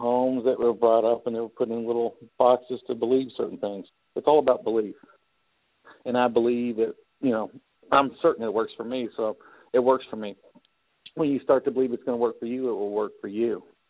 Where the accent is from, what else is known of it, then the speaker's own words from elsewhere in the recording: California, United States; Okay. I'm originally from California.